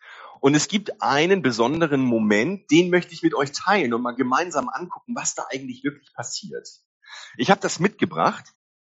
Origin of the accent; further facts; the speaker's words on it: Hamburg, Germany; Du hast mich ja eben schon gefragt, wo ich herkomme, ursprünglich aus Hamburg.